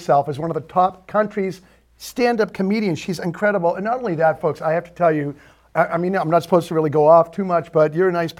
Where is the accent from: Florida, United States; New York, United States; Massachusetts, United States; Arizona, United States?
Massachusetts, United States; Boston; Me too. I'm from Boston. And she was from the ghetto. I was from the good side.